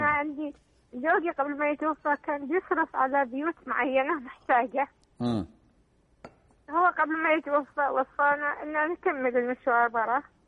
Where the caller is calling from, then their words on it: Abu Dhabi, United Arab Emirates; من أبو ظبي